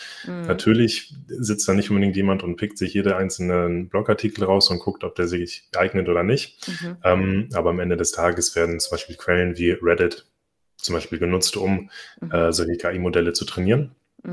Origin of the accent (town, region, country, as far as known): Itzehoe, Schleswig-Holstein, Germany